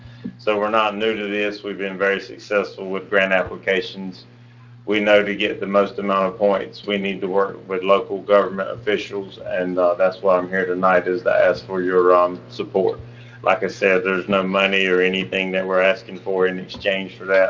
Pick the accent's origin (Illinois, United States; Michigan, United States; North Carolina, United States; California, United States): North Carolina, United States; Face; Now, I am born and raised in Face, North Carolina, and I'm very familiar with the type of issues that folks in Duplin County have in rural areas with internet service.